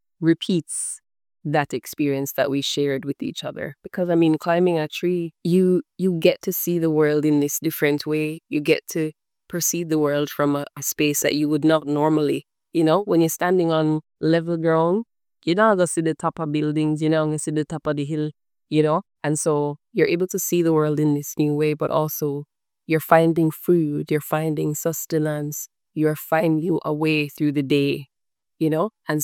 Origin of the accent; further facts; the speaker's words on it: Westmoreland, Jamaica; So I grew up in West Rand, which is known for Negril, which is the beach side. But I grew up in the hills, closer to the St. Elizabeth border. So very, very rural community, a community of farmers